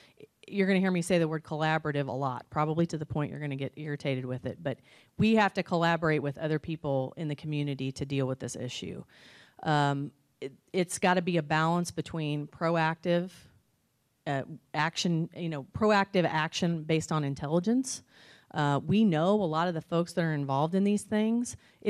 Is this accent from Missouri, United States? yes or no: yes; St. Joseph, Missouri, United States; moved away as an adult; now in Columbia, United States; I'm originally from St. Joseph, Missouri, so I came here to go to MU, and I ended up graduating from Columbia College